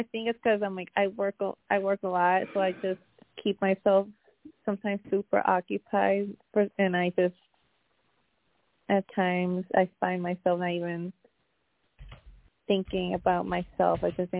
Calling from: Connecticut, United States; Connecticut.

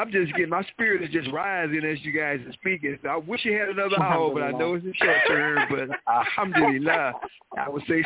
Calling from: St. Louis, Missouri, United States; from St. Louis, Missouri.

